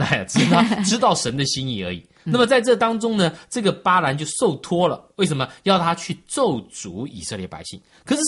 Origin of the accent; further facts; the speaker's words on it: China; 哎，这个人呢，照我们中国人讲法是，这个受人之托，忠人之事